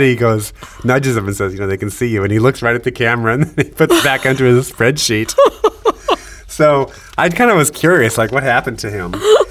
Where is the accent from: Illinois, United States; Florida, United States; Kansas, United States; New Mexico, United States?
Illinois, United States; Rock Island; I was going to go, you know, for Rock Island, Illinois, my hometown, for Christmas